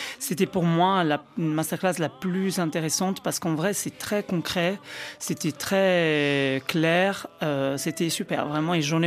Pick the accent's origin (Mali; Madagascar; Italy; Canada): Italy; now in France; En rentrant en Italie, je me prends des fois des réflexions. Ah, maintenant, t'es français. Ici, je suis italien.